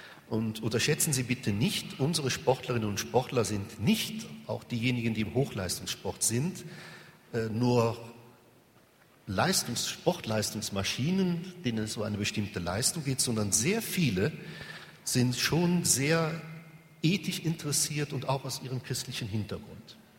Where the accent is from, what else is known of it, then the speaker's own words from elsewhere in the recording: Rhineland, Germany; accent: Rhineland; Sie hören, ich bin Rheinländer